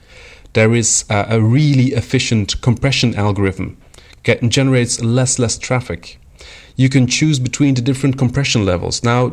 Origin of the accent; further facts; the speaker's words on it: Belgium; my godfather lives in France, and I'm from Belgium, so that's about 1,000 kilometers from here.